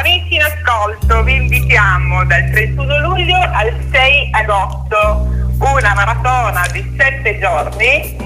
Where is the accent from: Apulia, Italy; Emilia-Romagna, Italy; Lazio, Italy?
Apulia, Italy; Melpignano; Sono nata nel profondo sud di questo Nevado Fiera, sono salentina melpignanese di origine addirittura.